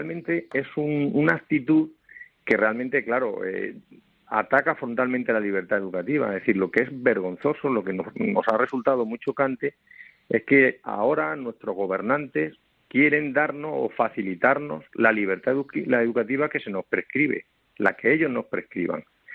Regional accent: Extremadura, Spain; Yo procedo de Extremadura, ¿sabes?

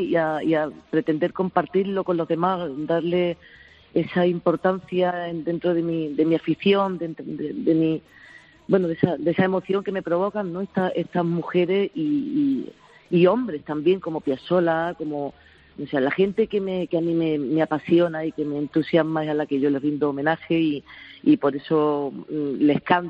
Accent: Granada, Andalusia, Spain; born there; yo nací en Granada, en la ciudad de los árabes

